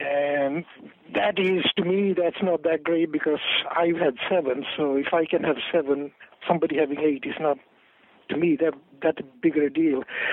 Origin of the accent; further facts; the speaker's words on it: Sri Lanka; So I grew up a Buddhist in Sri Lanka, Ceylon. That's the island below India.